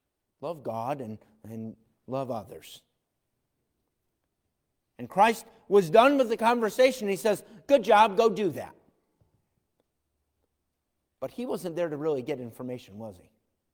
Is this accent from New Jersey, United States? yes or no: no; Irondequoit, New York, United States; There were kids, we grew up in Irondequoit, and there were some kids down the street